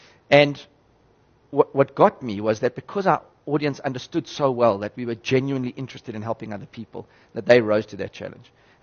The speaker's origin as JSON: {"language": "English", "country": "South Africa", "said": "I'm saying as a South African, and disregarding the radio station and the good that we did and all"}